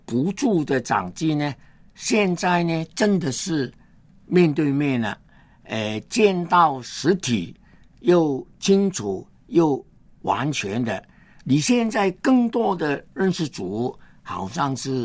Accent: China; 我发现我其实是中国人

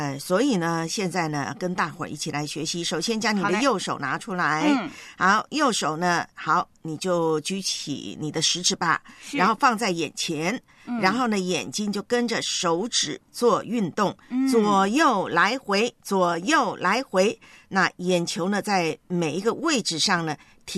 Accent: Taiwan; 因为我忙着看我的老家台湾的新闻。

